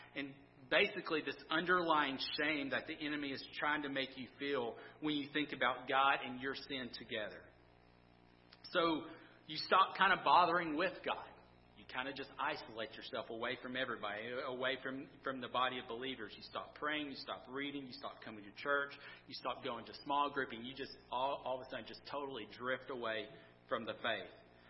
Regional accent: Deep South, United States; listen, we're in the South and I was raised in the Deep South.

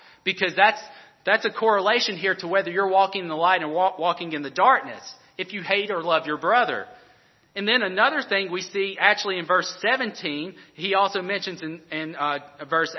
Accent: Alabama, United States; Growing up in Alabama, if you guys don't know this, I'm going to let you know, college football is king in that state, okay?

